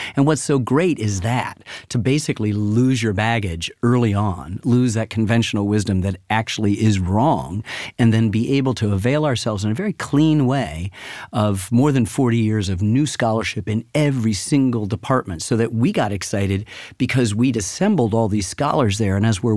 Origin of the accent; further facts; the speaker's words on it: Ann Arbor, Michigan, United States; I grew up in Ann Arbor, Michigan.